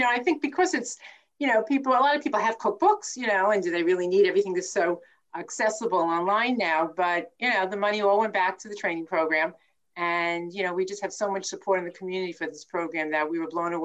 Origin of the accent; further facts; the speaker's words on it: Cherry Hill, New Jersey, United States; from South Jersey in Cherry Hill